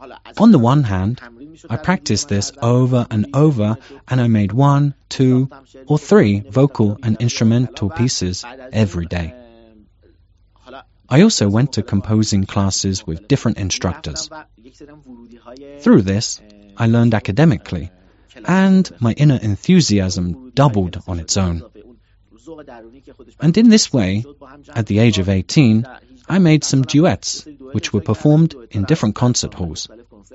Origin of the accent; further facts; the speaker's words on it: Tehran, Tehran Province, Iran; English is a second language; I was born in Tehran on April 10, 1984. I grew up in a cultural family.